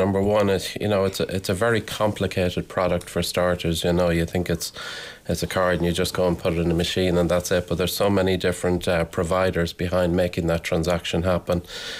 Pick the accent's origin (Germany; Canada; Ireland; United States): Ireland; Navan, County Meath; From Navan, yeah, exactly. So we're originally from Navan.